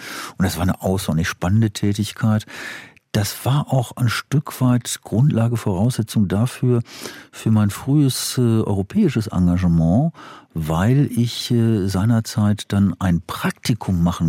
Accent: Wuppertal, North Rhine-Westphalia, Germany; Die auch jetzt geehrt wird in meiner Heimatstadt, 200 Jahre.

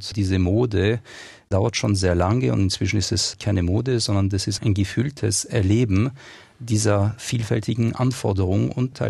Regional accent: France; Als Franzose fühle ich mich da angesprochen und kann mich mit dem Gedanken anfreunden.

